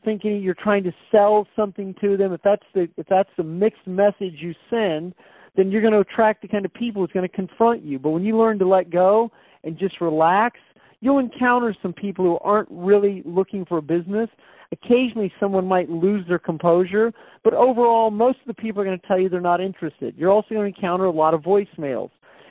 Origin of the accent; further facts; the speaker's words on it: Stockton, California, United States; Presently today, like right now, today, I have 50 roadside signs out in my home city of Stockton, California.